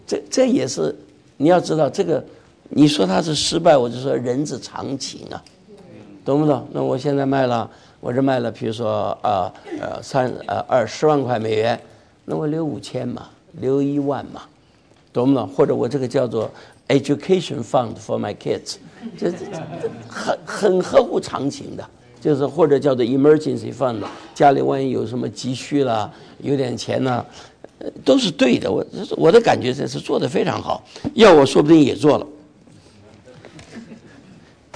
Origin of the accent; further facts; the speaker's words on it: China; 我想我们在中国在大陆成长的就很懂这个了